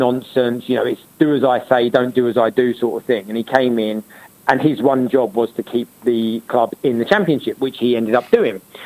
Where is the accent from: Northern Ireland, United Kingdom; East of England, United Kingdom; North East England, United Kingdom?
East of England, United Kingdom; Southend-on-Sea; as you said, Southend was my hometown team. I grew up there. Mum and Dad lived in the same house for blooming 30 odd years.